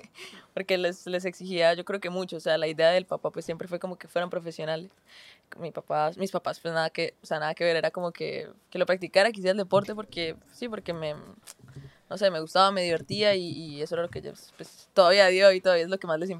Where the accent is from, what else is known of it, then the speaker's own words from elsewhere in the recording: Cúcuta, Norte de Santander, Colombia; Vale, pues sí, soy de Cúcuta, soy... orgullosamente cucuteña.